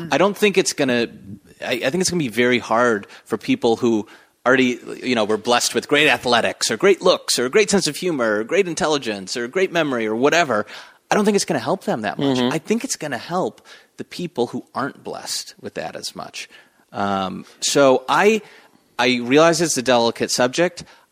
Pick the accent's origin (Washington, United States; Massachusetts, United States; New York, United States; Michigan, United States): Michigan, United States; Suburban Michigan.